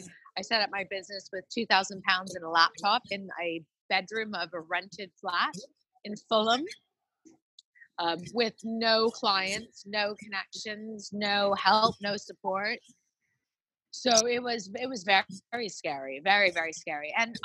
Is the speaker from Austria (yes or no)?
no; Canada; now in London, United Kingdom; I am a Canadian living in London.